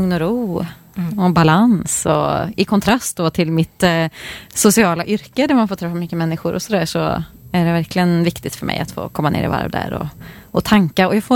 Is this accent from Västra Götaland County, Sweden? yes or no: yes; Töreboda, Västra Götaland County, Sweden; I lilla Töreboda där jag växte upp så fanns det väldigt mycket musik för att vara en sån liten ort.